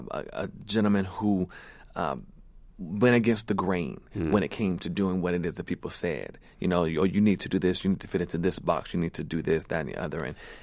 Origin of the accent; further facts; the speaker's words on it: Norfolk, Virginia, United States; I'm from Norfolk, Virginia. So I started in the Children's Theater Company when I was 5